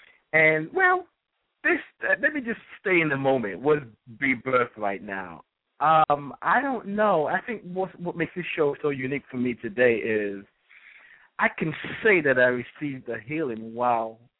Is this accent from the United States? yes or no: no; England, United Kingdom; born there; I was born in England. I'm still a Nigerian. I tell people I'm a Nigerian, but I was born in England.